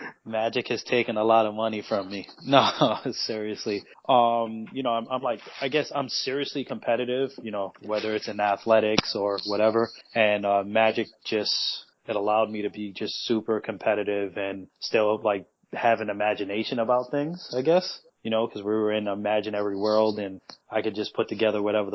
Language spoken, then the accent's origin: English; Harlem, New York, United States; Back in good old 1994, I'm from Harlem, so back then we had a lot of legal numbers.